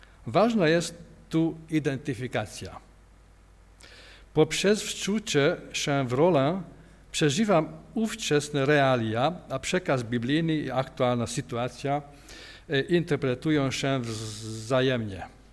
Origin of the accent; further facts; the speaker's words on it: Hungary; Polish is a second language; ale język polski nie jest mój pierwszy język. Jestem z Węgrem, ale studiowałem polonistykę